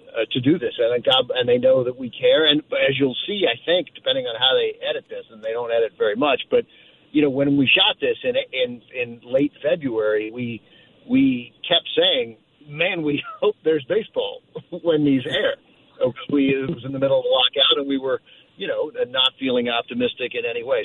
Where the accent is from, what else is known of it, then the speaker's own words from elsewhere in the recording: Washington, District of Columbia, United States; I settled on the Oakland A's while growing up in Washington, D.C.